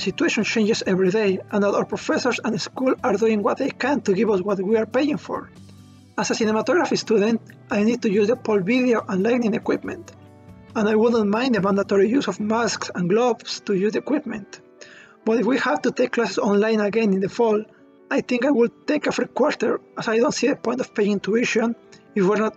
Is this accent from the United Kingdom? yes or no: no; Mexico; now in Chicago, United States; I'm an international student from Mexico living in Chicago.